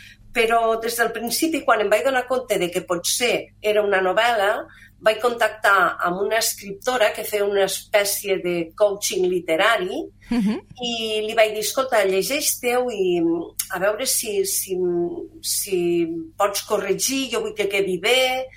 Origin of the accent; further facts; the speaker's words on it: Alguaire, Catalonia, Spain; Alguaire, que és el meu poble, però jo també em sento almenarenca perquè, bueno, doncs Almenar hi tinc casa, família i molts amics